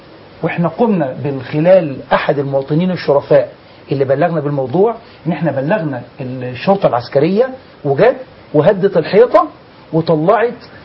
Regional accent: Egypt; وأنا كمواطن مصري ليس أكثر

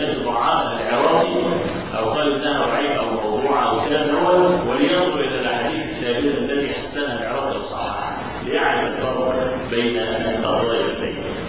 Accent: Cairo, Cairo Governorate, Egypt; احنا عندنا في القاهره ميدان اسمه ميدان باب الشعريه.

